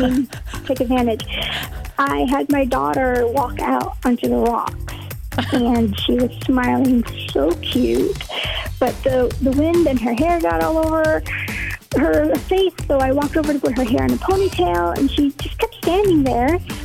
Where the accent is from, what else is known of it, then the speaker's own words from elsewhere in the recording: McFarland, United States; I'm from McFarland.